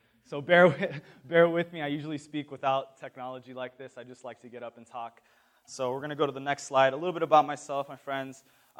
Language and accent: English; Riverside, United States; I grew up in the Riverside community. Who knows Riverside here?